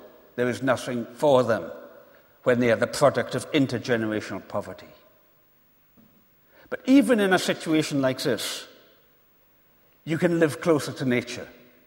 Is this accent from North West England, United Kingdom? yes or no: no; Isle of Lewis, Scotland, United Kingdom; When I was 11 years old, growing up on the Isle of Lewis, the National Union of Seamen had a six-week-long strike, and there were no ships coming to the island.